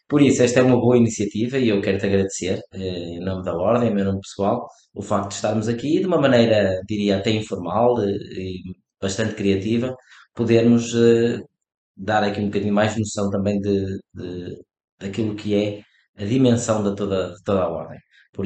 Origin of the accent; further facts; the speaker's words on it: Porto, Portugal; Tenho muito gosto em ser da minha cidade. Gosto muito da minha cidade, de viver aqui. Eu nasci no Porto em 1980, há quase 42 anos, e nasci na zona em frente à Lapa, quando batiam 7 horas da manhã.